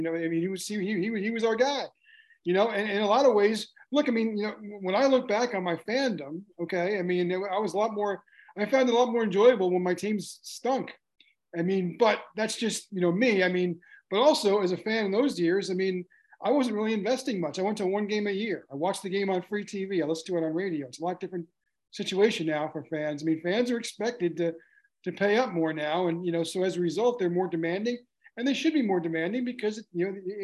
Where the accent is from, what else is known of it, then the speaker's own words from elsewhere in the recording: New York, United States; I grew up a Mets fan or an Islanders fan, whatever, because I grew up on Long Island in New York.